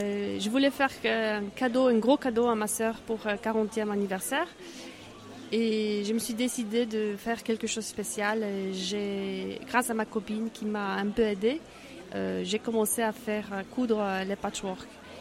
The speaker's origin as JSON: {"language": "French", "country": "Poland", "second_language": "French", "said": "je suis polonaise"}